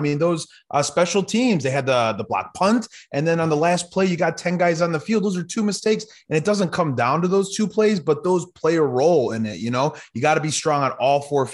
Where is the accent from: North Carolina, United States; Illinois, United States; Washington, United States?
Illinois, United States; Chicago; So I'm from Chicago, so I'm a Bears fan, right?